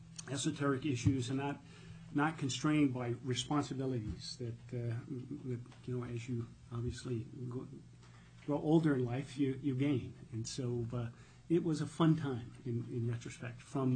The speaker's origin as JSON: {"language": "English", "town": "Nome", "region": "Alaska", "country": "United States", "tie": "born or raised there", "said": "My roots, like many of yours, run deep in Alaska. I grew up first in Nome, where I gained a great appreciation and awareness for life in rural Alaska"}